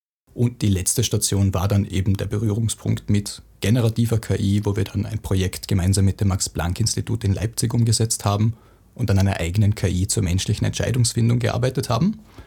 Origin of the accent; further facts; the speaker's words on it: Dornbirn, Vorarlberg, Austria; Ich komme aus Dornbirn